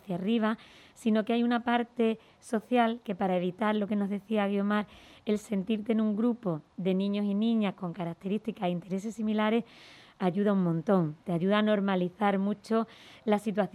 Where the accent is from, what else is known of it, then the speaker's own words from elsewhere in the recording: Andalusia, Spain; aunque soy gaditana